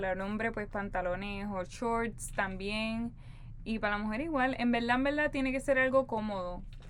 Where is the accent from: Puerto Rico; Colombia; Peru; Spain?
Puerto Rico; Camuy; soy de Camuy, Puerto Rico, del norte de la isla.